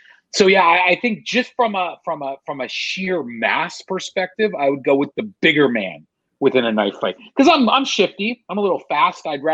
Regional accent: Canada; I am Canadian

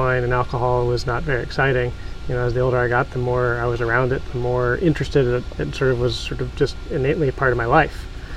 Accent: Princeton, New Jersey, United States; moved away as an adult; also born or lived in Ridgewood / New York; I was born in Ridgewood, New Jersey, mm-hmm. raised in Princeton, New Jersey. Uh-huh. I went to school in upstate New York and moved out to California in 2001.

